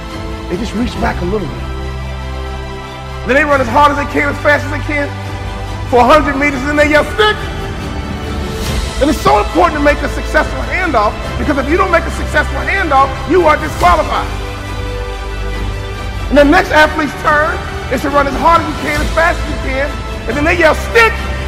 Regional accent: Chicago, Illinois, United States; I'm from Chicago. I've never been to a thug retirement party.

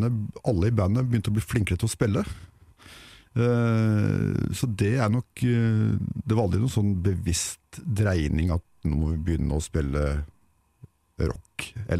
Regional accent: Ål, Buskerud, Norway; så var jeg tilfelligvis hjemme på Ål for å gjøre siviltjeneste akkurat da, og jeg hadde jo flyttet ut, men var tilbake for å gjøre det

